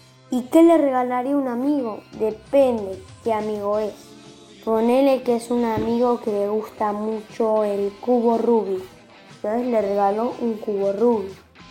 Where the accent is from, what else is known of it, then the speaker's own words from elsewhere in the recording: Buenos Aires, Argentina; de Buenos Aires, Argentina y tengo 10 años.